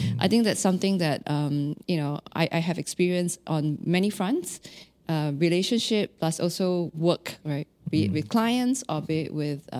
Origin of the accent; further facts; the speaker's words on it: Singapore; I'm mostly Singaporean as well.